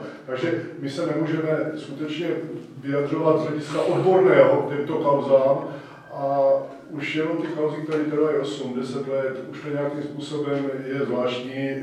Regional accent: Brno, South Moravian Region, Czechia; kdo a jak ovládal Prahu, já nevím, já jsem z Brna, jo

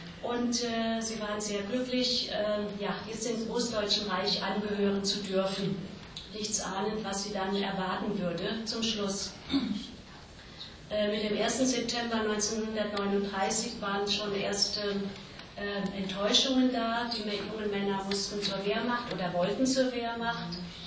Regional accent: Rhineland-Palatinate, Germany; Ich stamme aus der Pfalz.

